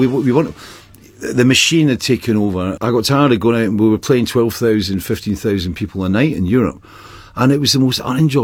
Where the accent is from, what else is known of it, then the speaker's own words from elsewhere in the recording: Scotland, United Kingdom; And I started to get back into being Scottish, you know.